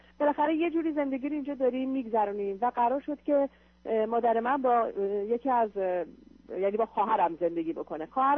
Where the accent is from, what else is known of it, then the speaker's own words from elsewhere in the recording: Iran; moved away as an adult; now in United States; من 41 سالم هست. همسرم 42 سالشه. ما 2 سال پیش از ایران به امریکا اومدیم و در شرق امریکا زندگی میکنیم. با گرین کارت اومدیم.